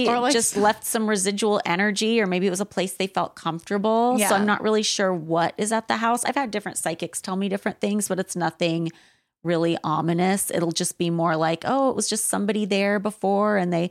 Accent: Craig, Alaska, United States; We lived in a really small town. Sometimes, even before we settled in the town I was in, Craig, when I was preschool age, we would live in places that were very off the grid.

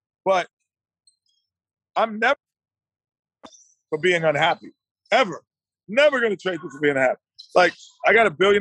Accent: New York, United States; Yeah, I you know, being a New Yorker, you know, I always root subliminally for them

